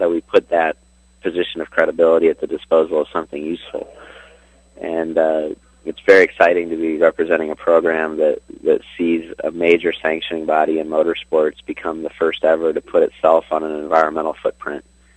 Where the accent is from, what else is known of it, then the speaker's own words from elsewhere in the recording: St. Louis, Missouri, United States; Well, I grew up in St. Louis, and my wife's from North Dakota, and so our family is very strongly centered in the Midwest.